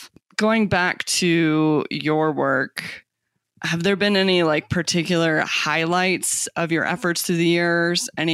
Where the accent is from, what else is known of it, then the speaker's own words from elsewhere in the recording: Tucson, Arizona, United States; when I was growing up in Tucson, the Border Patrol was not, it wasn't that noticeable when I was a kid.